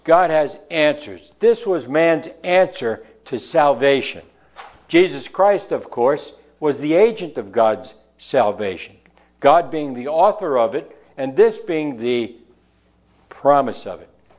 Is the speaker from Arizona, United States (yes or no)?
no; New York City, New York, United States; accent: New York City; You know, I'm from the East Coast. I'm from New York. So I was born in New York City.